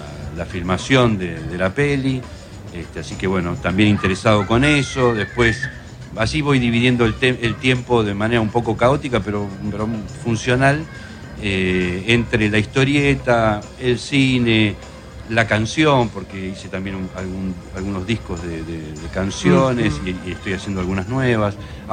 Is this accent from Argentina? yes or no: yes; José Mármol, Buenos Aires Province, Argentina; Sí, soy de acá, soy de Almirante Brown, soy bonaerense, soy de José Mármol.